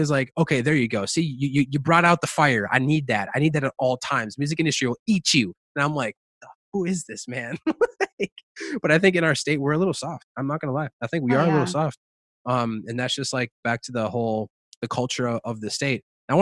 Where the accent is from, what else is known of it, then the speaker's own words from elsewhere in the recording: Minnesota, United States; Hey, Adam, I'm from Minnesota